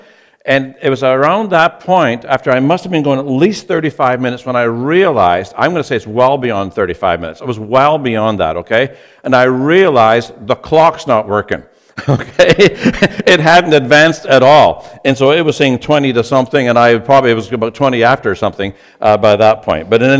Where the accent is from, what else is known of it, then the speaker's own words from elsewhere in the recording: Scotland, United Kingdom; born there; moved away; I was born in Scotland. Some of you know that. And where's the Scottish accent? It's back in Scotland.